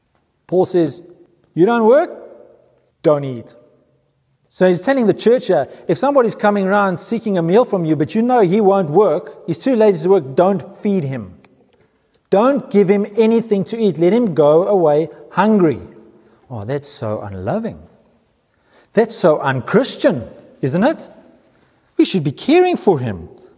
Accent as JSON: {"language": "English", "country": "South Africa", "moved": "yes", "lives_now": "New Zealand", "said": "as a South African, hits home coming to New Zealand with the dole."}